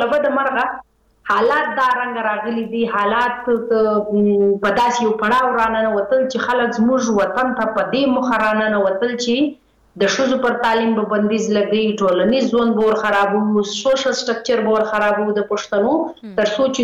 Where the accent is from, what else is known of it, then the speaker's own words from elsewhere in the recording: Khyber Pakhtunkhwa, Pakistan; زه ته دواړې د پښتونخوا وطن بچي یو دلته پاتې سوي یو دلته پیدا سوي یو